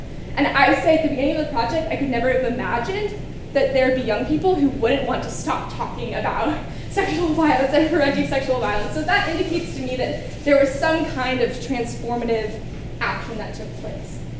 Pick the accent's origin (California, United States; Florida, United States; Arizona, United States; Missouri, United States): California, United States; Santa Monica; I'm from Los Angeles, particularly Santa Monica